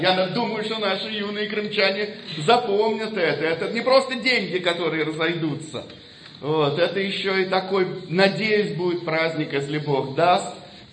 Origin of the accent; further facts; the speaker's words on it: Moscow, Russia; Я москвич с украинскими корнями.